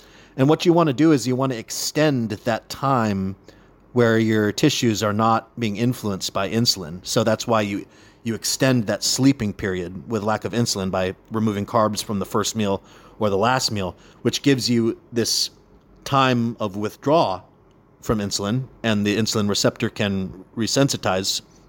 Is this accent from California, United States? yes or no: yes; California, United States; I grew up in California, which, you know, maybe I wouldn't have felt the way I did if I didn't grow up in California.